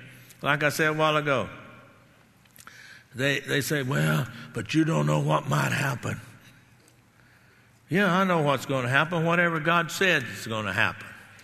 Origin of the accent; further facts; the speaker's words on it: Texas, United States; I'm from Texas and I like steak